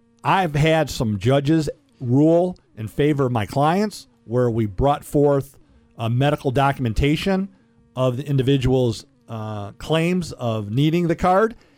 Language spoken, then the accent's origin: English; Detroit, Michigan, United States; Growing up in Metro Detroit, we go to these petting zoos